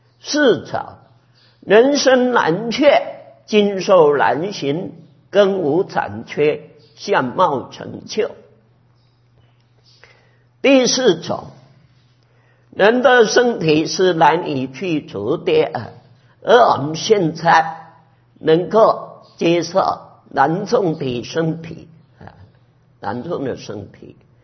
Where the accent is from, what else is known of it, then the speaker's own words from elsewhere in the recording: China; 我们中国人有大圣的根性，这是很难得的。